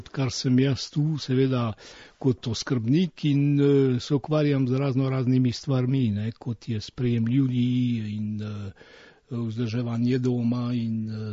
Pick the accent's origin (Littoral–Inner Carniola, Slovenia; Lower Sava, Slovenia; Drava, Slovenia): Littoral–Inner Carniola, Slovenia; Pivka; moved away as an adult; now in Paris, France; jaz sem po rodu iz Pivke doma, ne, ampak kot mladenič sem šel s trebuhom za kruhom in sem se pač ustavil tu v Parizu